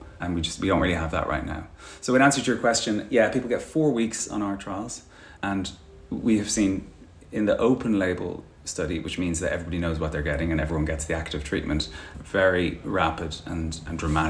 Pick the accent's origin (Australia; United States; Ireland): Ireland; Well, I'm Irish.